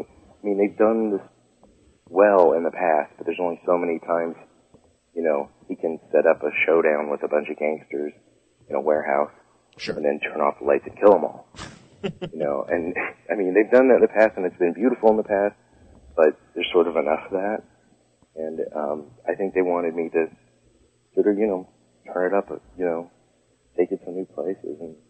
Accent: Midwest, United States; Kevin's a kind of local. I mean, I'm from the Midwest.

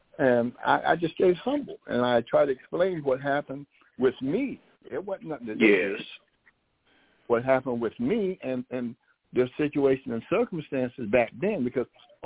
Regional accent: New Jersey, United States; Me, my mother and father, and sisters, we were raised in New Jersey.

